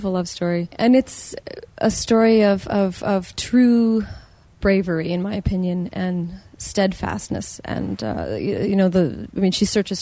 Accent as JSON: {"language": "English", "region": "New Brunswick", "country": "Canada", "tie": "born there", "said": "Yeah, I was born in New Brunswick, but my mom is part Métis."}